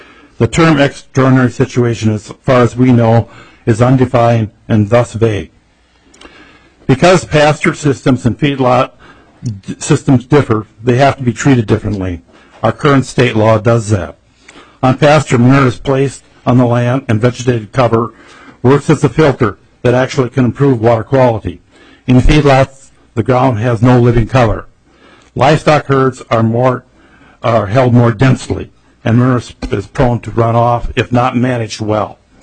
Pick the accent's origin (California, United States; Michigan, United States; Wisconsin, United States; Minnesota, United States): Minnesota, United States; Wabasso; I'm from Wabasso, Minnesota. I'm a livestock farmer with both cattle and hogs